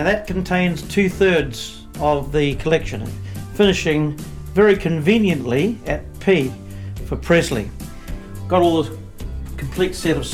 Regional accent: Manurewa, Auckland, New Zealand; Manurewa's my hometown. I grew up in Manurewa.

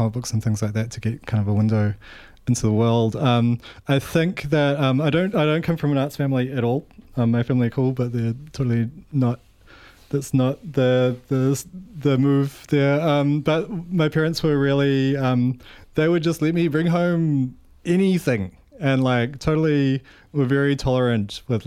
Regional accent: Beach Haven, Auckland, New Zealand; I grew up in Beach Haven and like as a kid in the early 80s, so it was I'm getting a bit long in the tooth

